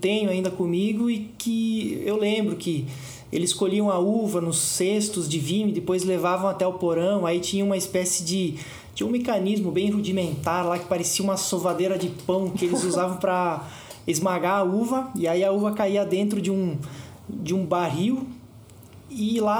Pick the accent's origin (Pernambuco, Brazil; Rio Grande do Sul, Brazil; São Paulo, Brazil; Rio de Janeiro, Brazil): Rio Grande do Sul, Brazil; Porque eu sou de origem, como se falou, eu sou gaúcho, sou de origem italiana, então a minha família era italiana.